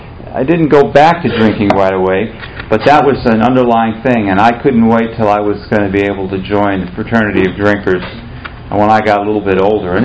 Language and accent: English; Chicago, Illinois, United States; also born or lived in Pittsburgh; I was raised in the North. I was born in Pittsburgh. My dad was a minister. We moved around a lot. We settled in the Chicago area and suburbs around there.